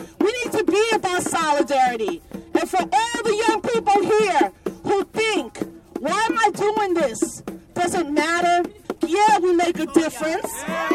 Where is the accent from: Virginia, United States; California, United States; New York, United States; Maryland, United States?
New York, United States; New York City; I'm a Bronx-born hip-hop Afro-Boricua. I was raised in New York City